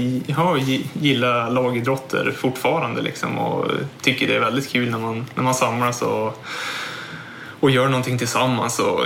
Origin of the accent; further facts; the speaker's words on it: Bredby, Västernorrland County, Sweden; Jo, jag kommer från Bredby, några mil utanför Örnsköldsvik.